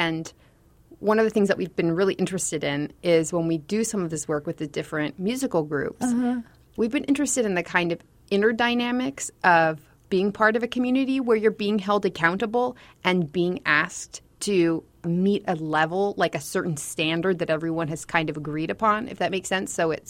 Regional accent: California, United States; Erin and I are both from states that share a border with Mexico. I'm from California, and she was born in Arizona, I think.

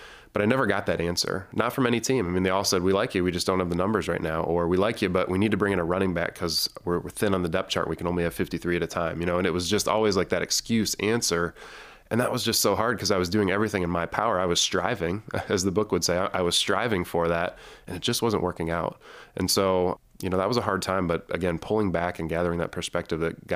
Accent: Ohio, United States; I grew up in Northeast Ohio, and I didn't play tackle football until I was 13 in seventh grade.

